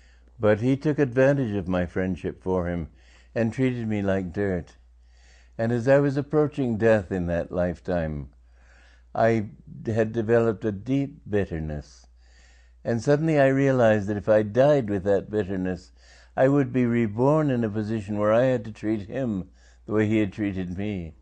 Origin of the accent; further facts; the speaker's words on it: England, United Kingdom; also born or lived in Europe; that time because I'd grown up and brought up in Europe and in England. And I guess he decided that my accent was an insult to the American flag.